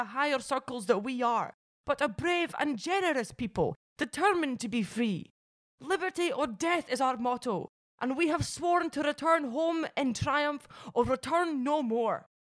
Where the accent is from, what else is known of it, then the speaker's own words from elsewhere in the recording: Paisley, Scotland, United Kingdom; In my hometown of Paisley